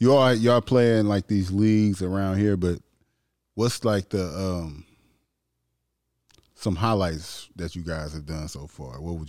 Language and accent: English; Alton, Illinois, United States; because I'm from Alton, Illinois, even though it's literally five minutes from St. Louis.